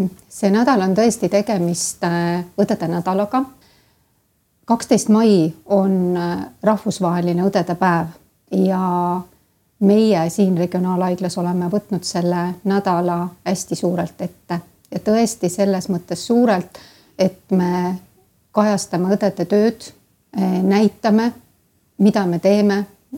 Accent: Saare County, Estonia; On mõned sõnad, mis on täna kindlasti mul jäänud, mis reedavad, et ma olen saarlane juurtelt.

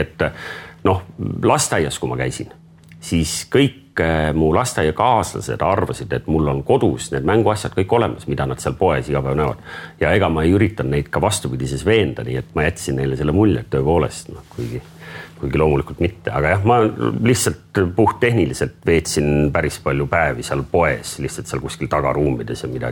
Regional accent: Kuressaare, Saare County, Estonia; Nii et mina kasvasin Kuressaares üles ja enne kui keskkool läbi, ma tegelikult sealt nagu palju välja ei sattunud.

